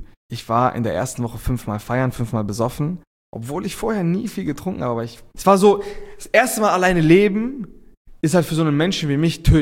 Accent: Reinbek, Schleswig-Holstein, Germany; ich komme halt aus Rheinbeek, so ein Dorf in Schleswig-Holstein, gar nicht mal offiziell aus Hamburg, ich sag immer Hamburg, damit die Leute was damit anfangen können.

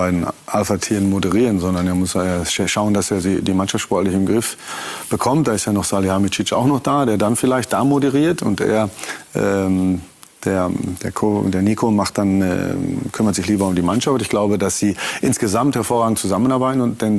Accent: Dortmund, North Rhine-Westphalia, Germany; born there; Ich bin gebürtiger Dortmunder

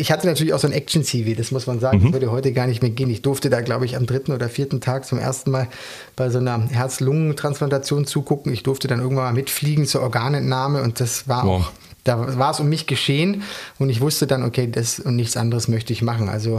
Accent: Bavaria, Germany; born there; now in Berlin, Germany; vor einigen Jahren, ich sage es nicht genau, wie lange das her ist, bin ich in Oberbayern tatsächlich geboren. Bin aber schon relativ lange in Berlin, immer wieder mit Zwischenstationen woanders, aber im Herzen doch dann Berliner geworden.

